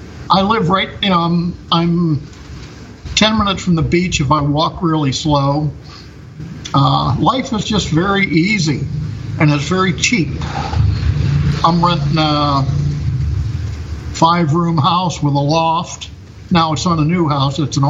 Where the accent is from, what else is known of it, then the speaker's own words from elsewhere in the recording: Pennsylvania, United States; now in Vietnam; I'm from Pennsylvania.